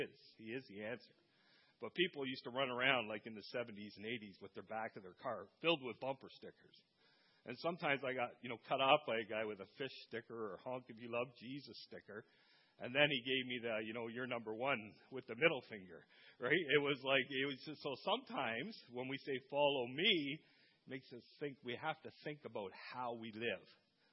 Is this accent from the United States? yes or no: no; Dunnville, Ontario, Canada; So I grew up in Dunville, you know, and people around Dunville know I'm a pastor.